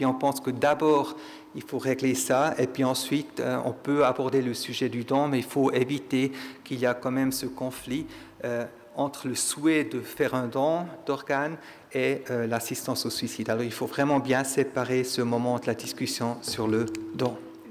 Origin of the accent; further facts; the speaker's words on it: Switzerland; Désolé, moi, je suis Suisse-Allemand, mais j'ai quand même une grand-mère neuchâteloise.